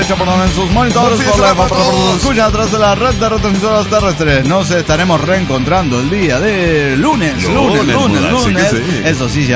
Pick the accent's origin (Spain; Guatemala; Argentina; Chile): Guatemala; de Guatemala.